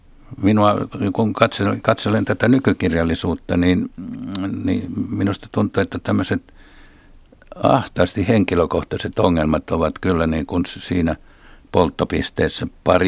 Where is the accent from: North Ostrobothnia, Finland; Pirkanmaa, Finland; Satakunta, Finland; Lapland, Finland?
Pirkanmaa, Finland; Tampere; No, minähän kasvoin Tampereen Pispalassa, joka oli työväen kaupungin osa, jossa vasemmisto sai vaaleissa 90% äänistä.